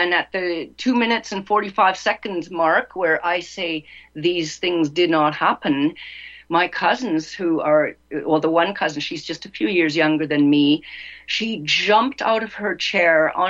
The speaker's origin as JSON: {"language": "English", "country": "Canada", "said": "No, I'm a free woman. I'm from Canada. I'm a free woman."}